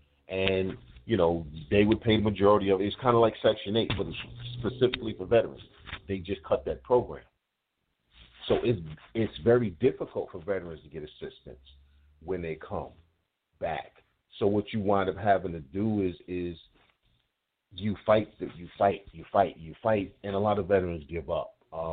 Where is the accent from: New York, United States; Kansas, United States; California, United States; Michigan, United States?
New York, United States; Brooklyn; I'm from Brooklyn, New York.